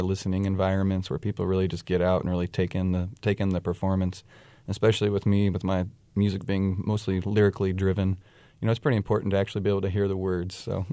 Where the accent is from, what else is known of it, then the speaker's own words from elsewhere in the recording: Illinois, United States; When I grew up in my hometown and around here, everybody was, you know, working at the local factory and trying to make ends meet